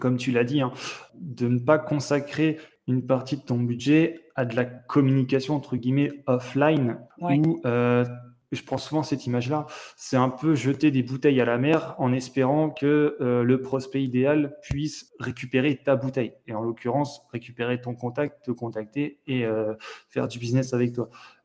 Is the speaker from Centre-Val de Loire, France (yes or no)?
no; Hauts-de-France, France; J'ai 28 ans, je suis originaire de Picardie.